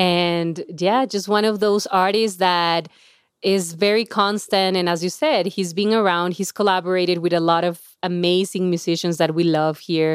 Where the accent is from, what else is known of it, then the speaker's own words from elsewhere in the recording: Monterrey, Nuevo León, Mexico; from my hometown, Monterrey.